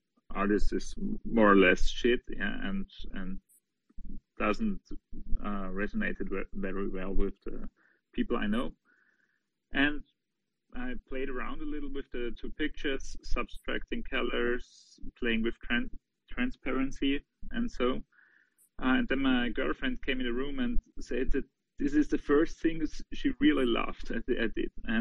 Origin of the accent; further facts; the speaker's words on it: Austria; English is a second language; I'm 25 years from Austria